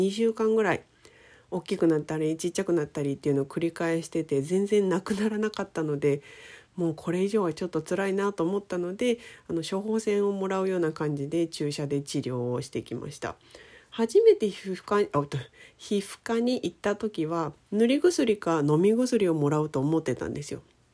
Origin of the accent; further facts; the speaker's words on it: Nagasaki, Japan; 実は私が長崎出身っていうので